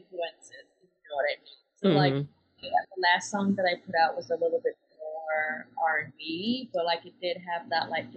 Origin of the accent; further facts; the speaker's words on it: Jamaica; growing up in Jamaica, obviously I'm still hearing like reggae music every day, and like ska